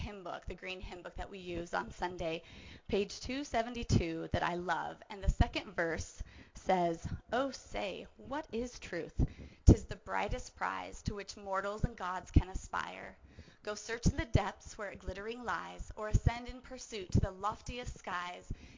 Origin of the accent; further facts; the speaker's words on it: Washington, United States; I grew up in Washington State, the youngest of five kids